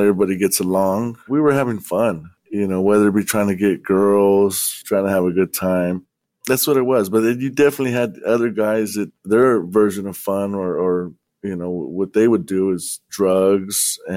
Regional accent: Lawndale, California, United States; Well, we grew up there and we were part of that.

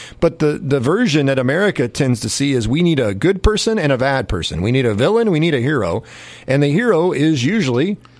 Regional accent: United States; born there; I was born in the United States. I've always been an American.

